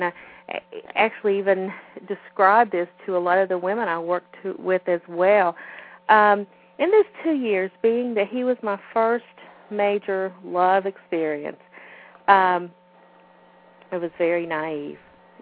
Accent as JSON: {"language": "English", "region": "Appalachia", "country": "United States", "tie": "born or raised there", "said": "I grew up in the Appalachian area, Bible Belt area, and that was another thing."}